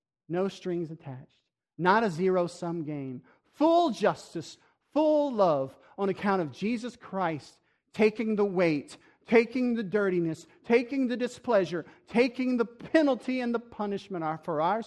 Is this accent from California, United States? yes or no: no; Breaux Bridge, Louisiana, United States; Raise your hand if you're from a small town. All right? I'm from Bro Bridge, so I get this.